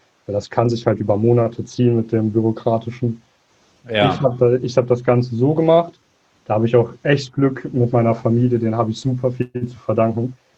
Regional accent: Münster, North Rhine-Westphalia, Germany; ich bin 17 Jahre alt, komme aus dem Bereich Münster, aus so einer kleinen Vorstadt davon.

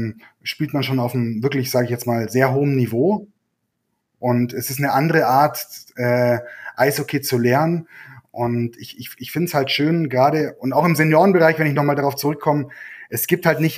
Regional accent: Kaufbeuren, Bavaria, Germany; Ich bin Kaufbeurer

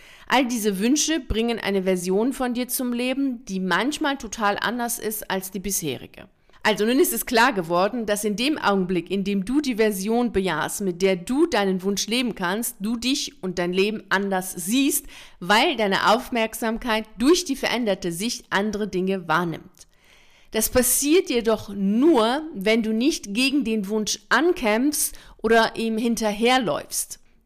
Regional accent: Bremen, Germany; Ich bin in Bremen aufgewachsen und diese Stadt lag schon immer an der Weser.

